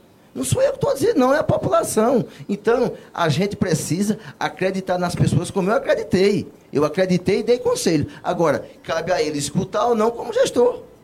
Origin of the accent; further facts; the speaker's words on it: Taquaritinga, Brazil; born there; now in Pão de Açúcar, Brazil; É a cidade que eu nasci em Mateus Vieira. Hoje eu moro em Pão de Açúcar. Mas eu amo Taquaritinga